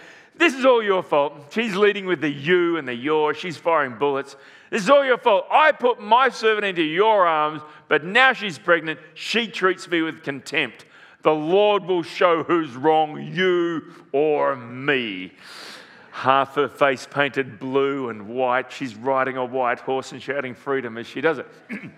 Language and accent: English; Broadford, Victoria, Australia; also born or lived in Swan Hill; I was born in Swan Hill, but I got to Broadford pretty early, and kind of for the first 7 years of my life, I lived in Broadford, a country town about an hour north of Melbourne.